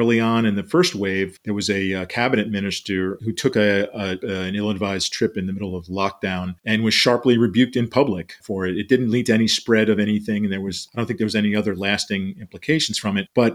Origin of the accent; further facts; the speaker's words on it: United States; also as an American, frustrated by its resilience and spread in this country.